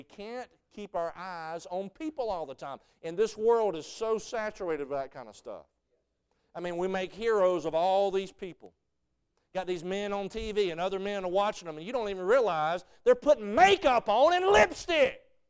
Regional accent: the South, United States; This is where you lose everybody, especially I'm a Southerner.

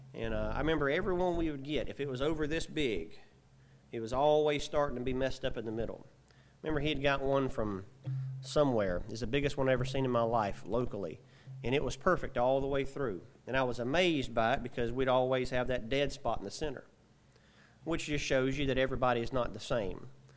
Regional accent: Alabama, United States; That's just because I'm probably from South Alabama.

